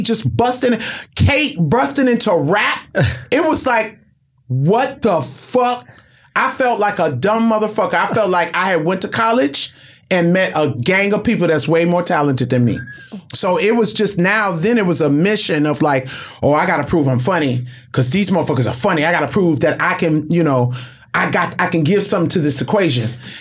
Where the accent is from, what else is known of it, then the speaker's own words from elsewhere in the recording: Compton, California, United States; Have you been to Compton? Because I'm from Compton. If you ain't been from Compton, Compton's in the world.